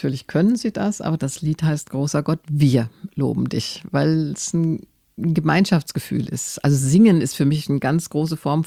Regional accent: Germany; Als Deutsche, finde ich, muss ich meine Geschichte meines Landes kennen. Wie gesagt, ich bin gerne Deutsche

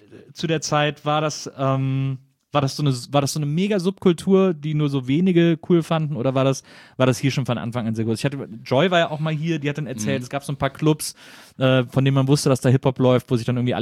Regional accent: Cologne, North Rhine-Westphalia, Germany; ich komme aus Köln

